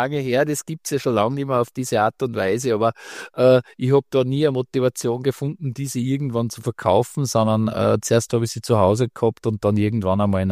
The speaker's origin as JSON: {"language": "German", "country": "Austria", "said": "bei uns in Österreich ist es ja so, dass der Österreicher dann gerne zur Taufe oder so ein Goldkettel mit einem Anhänger schenkt"}